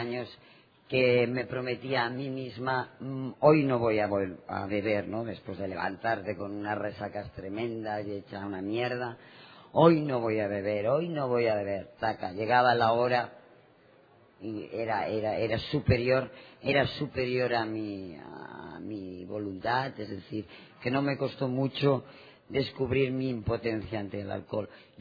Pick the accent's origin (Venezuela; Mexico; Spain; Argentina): Spain; soy alcohólica. Y vengo de España.